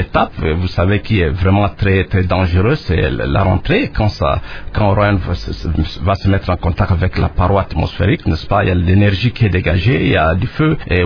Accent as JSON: {"language": "French", "country": "DR Congo", "said": "ils savent que je suis Congolais. Et je suis fier d'être congolais."}